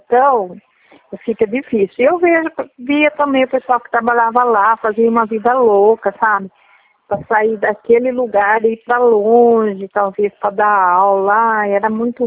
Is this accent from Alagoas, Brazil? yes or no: no; São Paulo, Brazil; eu voltei pra minha cidade mesmo.